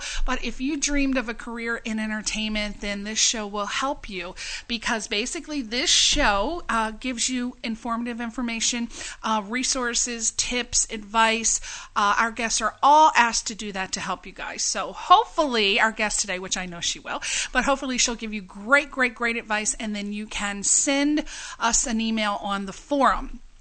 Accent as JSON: {"language": "English", "region": "East Coast", "country": "United States", "said": "Anyway, I'm from the East Coast, so we know all about Jersey."}